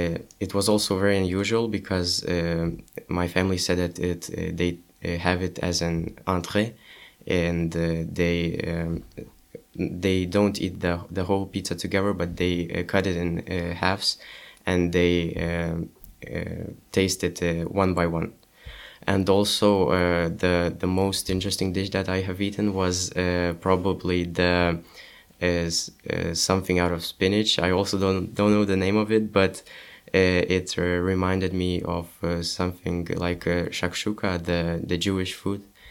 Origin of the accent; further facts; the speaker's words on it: Vilnius, Vilnius County, Lithuania; English is a second language; I came from Vilnius, Lithuania, the capital of Lithuania, which is the biggest city.